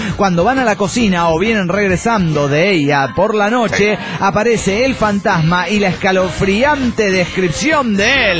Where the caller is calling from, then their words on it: Pachuca, Hidalgo, Mexico; de Pachuca, Hidalgo, México.